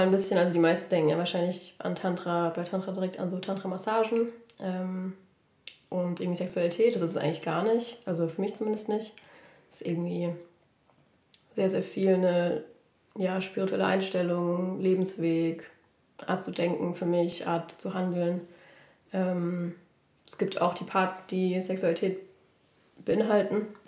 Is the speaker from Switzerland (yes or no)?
no; Bruchsal, Baden-Württemberg, Germany; also born or lived in Hamburg / Barcelona; now in Berlin, Germany; 26 und ich komme auch aus Bruchsal.